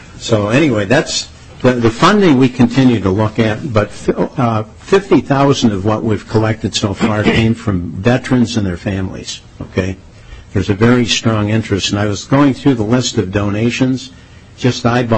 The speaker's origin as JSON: {"language": "English", "region": "New York", "country": "United States", "tie": "born or raised there", "said": "but I grew up in an area of upstate New York. I used to tell people I was from New York, and they used to look at me like, who is this guy? And it was rural, dairy farming, and so forth."}